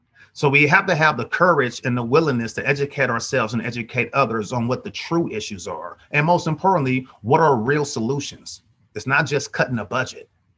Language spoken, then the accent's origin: English; Oakland, California, United States; And I'm born and raised in Oakland, 1974.